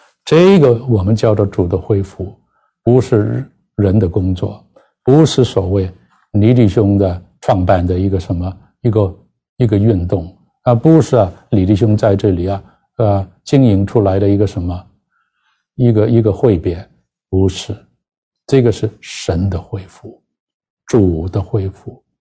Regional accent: Hong Kong; 我常常讲我是香港来，我是中国人，但是我是香港人了、啊、我不是先是香港人才是中国人了、

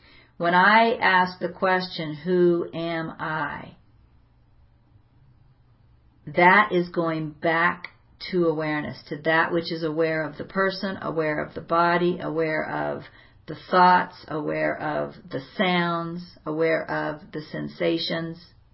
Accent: United States; And actually I say the V because I'm an American.

